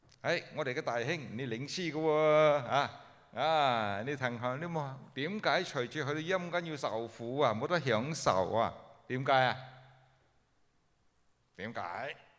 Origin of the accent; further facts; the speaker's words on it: Malaysia; moved away; also born or lived in Hong Kong; 我本身是潮州人，我在马来西亚长大，咁啊后嚟去到香港就学啲啊半淡水嘅广东话，